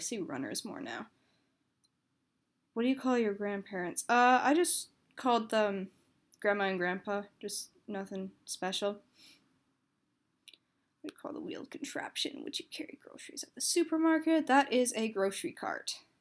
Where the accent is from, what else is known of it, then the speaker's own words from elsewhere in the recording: Canada; I am from Canada. You're welcome to guess where.